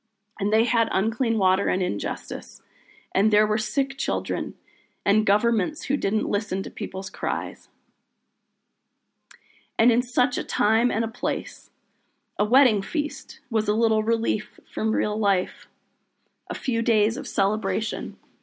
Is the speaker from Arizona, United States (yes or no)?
no; Grand Rapids, Michigan, United States; I was born in Grand Rapids, Michigan. I lived in that city as a child and again in my 20s. My mom's side of the family is from West Michigan.